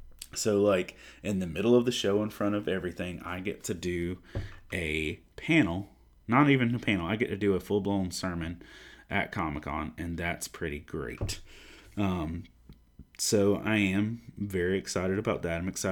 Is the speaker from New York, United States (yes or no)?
no; Fayetteville, North Carolina, United States; now in Lumberton, United States; That is my local show. That is my hometown show. I live in Lumberton, but, you know, Lumberton is the smaller, awkward sibling of Fayetteville.